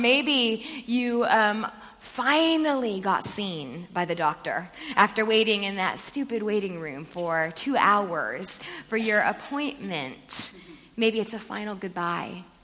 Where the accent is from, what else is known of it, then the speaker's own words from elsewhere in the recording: Florida, United States; Yes, I'm American. I'm from Florida, but as of 2 weeks ago, I am a British citizen, so watch out.